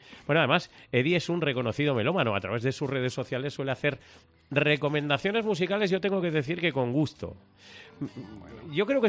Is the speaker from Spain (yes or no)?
yes; La Rioja, Spain; nosotros no tenemos una lengua propia, ¿de acuerdo? Pero sí tenemos rasgos que nos diferencian de los demás, porque uh-huh. no somos ni vascos, ni de Burgos, ni de Navarra, ni de Aragón. Queremos ser riojanos